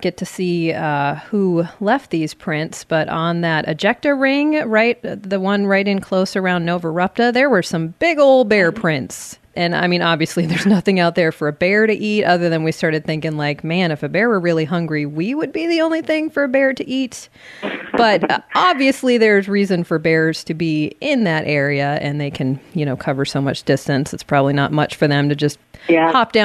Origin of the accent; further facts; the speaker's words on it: Alaska, United States; And I grew up in Alaska